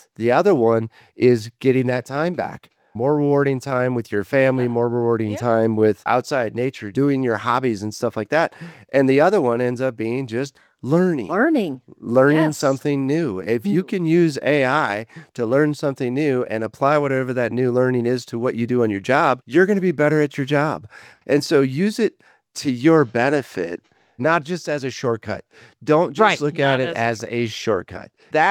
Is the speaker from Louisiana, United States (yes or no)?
no; Wisconsin, United States; I'm from Wisconsin. I love cheese.